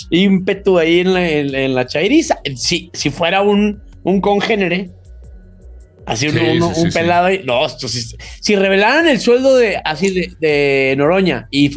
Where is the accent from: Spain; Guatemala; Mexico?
Mexico; es una cosa que uno no tiene como mexicano, el hábito del ahorro